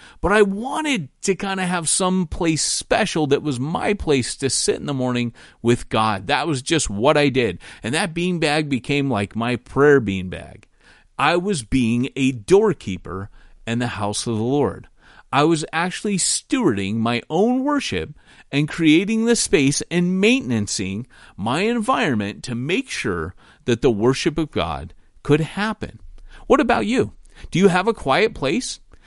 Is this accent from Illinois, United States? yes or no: no; California, United States; I can't tell you the number of engineers and architects, since I grew up in California, that I've met there who are past retirement age